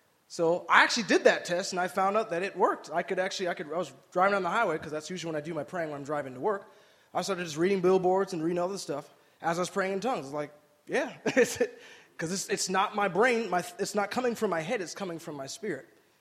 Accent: Michigan, United States; They had this thing called the Venetian Festival back in my hometown in Michigan.

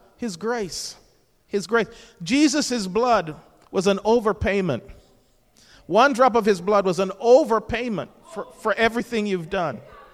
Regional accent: Jamaica; and so when we were growing up in Jamaica, she would be sent to different post offices around the island.

